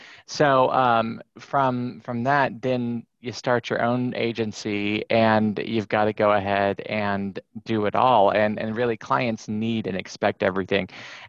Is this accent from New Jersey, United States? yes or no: no; Bakersfield, California, United States; So Bakersfield, where I'm based and where I'm building my agency, it's my hometown and my wife's hometown. And it's a small to mid-sized market.